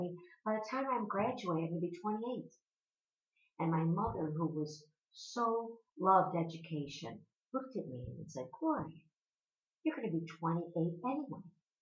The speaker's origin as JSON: {"language": "English", "town": "Chicago", "region": "Illinois", "country": "United States", "tie": "born or raised there", "said": "Yes, I am. Born and raised on the South Side."}